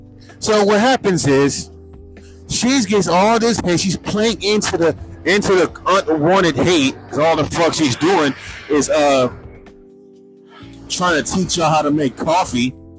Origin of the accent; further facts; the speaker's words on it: California, United States; I'm from California and this bitch is stupid.